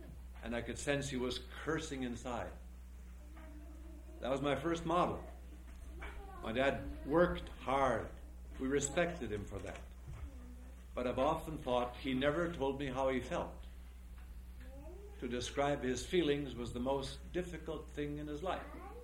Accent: Dakota, United States; When I was raised in the Dakota small village home

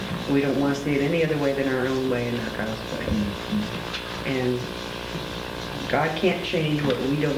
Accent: Kansas, United States; Well, I was raised in Kansas.

